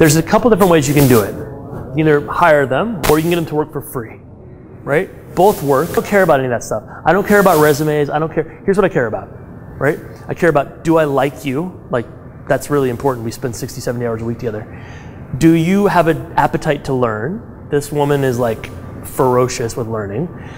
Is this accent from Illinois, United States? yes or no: yes; Peoria, Illinois, United States; I targeted very specific groups of people in my hometown, Peoria, Illinois.